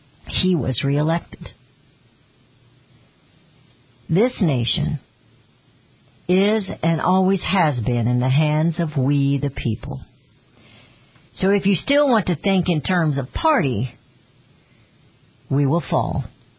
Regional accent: United States; I live in the world, but I am an American, and I will put my family first

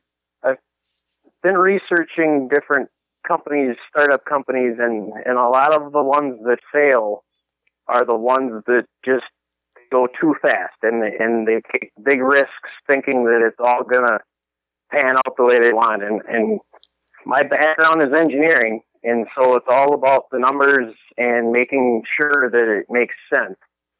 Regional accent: Cottage Grove, Minnesota, United States; So growing up in Minnesota, I grew up in the Cottage Grove area. So that's roughly 20 minutes away from where the expo is at.

